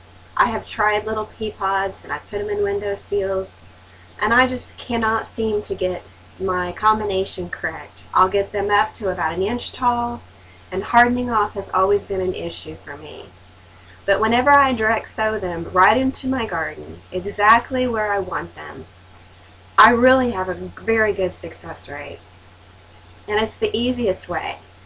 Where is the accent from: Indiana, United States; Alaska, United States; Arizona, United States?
Indiana, United States; On the web … around here, it's just … I'm a gardener from Southern Indiana.